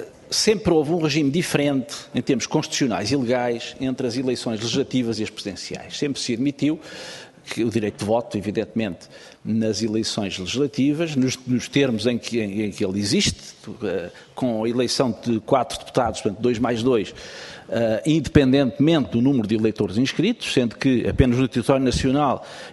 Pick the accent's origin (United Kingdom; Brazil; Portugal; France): Portugal; Lisbon; born there; Eu também nasci em Lisboa, mas não exerço os meus direitos cívicos em Lisboa. Exerço no Conselho de Sintra, que é onde resido, não sou menos lisboeta por isso.